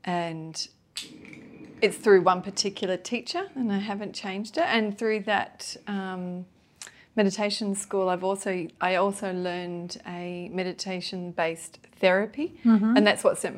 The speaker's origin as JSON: {"language": "English", "town": "Wagga Wagga", "region": "New South Wales", "country": "Australia", "tie": "born there", "said": "Yeah, I was born in Wagga Wagga country."}